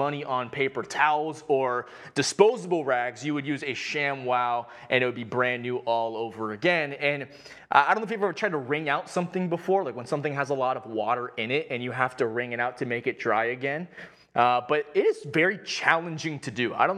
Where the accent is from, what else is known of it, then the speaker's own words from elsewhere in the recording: San Clemente, California, United States; I grew up in San Clemente, and so my family, we would be avid car washers on the weekend.